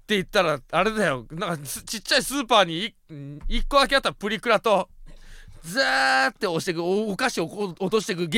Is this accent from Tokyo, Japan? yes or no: no; Oshamambe, Hokkaido, Japan; ちちゃまんべ長いと書いておしゃまんべだ長いぞまんも入ってるおい長いだってマンだって入ってんだよ。でっかいワイドな町だよ。